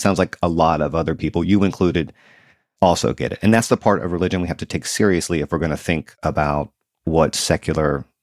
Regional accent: the South, United States; I grew up in the South and I moved back here a few years ago.

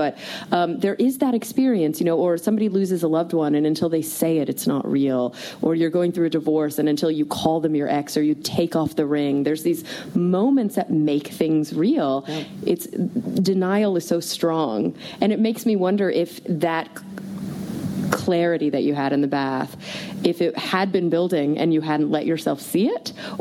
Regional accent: Texas, United States; I grew up in Texas, so when I came out as atheist, I didn't know that was a thing.

